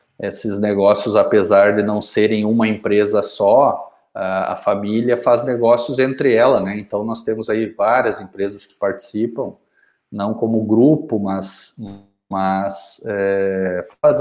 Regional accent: Santo Ângelo, Rio Grande do Sul, Brazil; Eu sou de Santo Ângelo, sou natural daqui, né? Estudei no Colégio Santo Ângelo, no Marista.

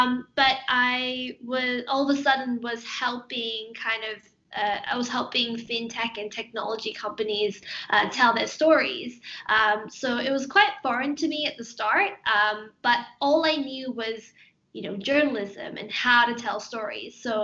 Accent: Australia; also born or lived in Malaysia; now in London, United Kingdom; I was born in Malaysia, but grew up in Australia. So I'm actually an Australian citizen, but I'm currently based in London.

